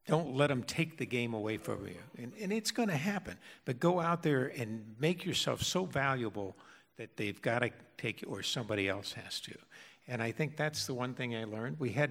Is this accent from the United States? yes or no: yes; the South, United States; Well, I grew up in the South, you know, and again, I was an only child